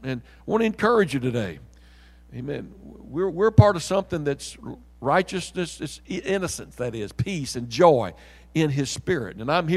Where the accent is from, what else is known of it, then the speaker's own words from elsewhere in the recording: Mississippi, United States; now in Universal City, United States; When I first came to Universal City, I didn't use lofty words and impressive wisdom. I was from Mississippi.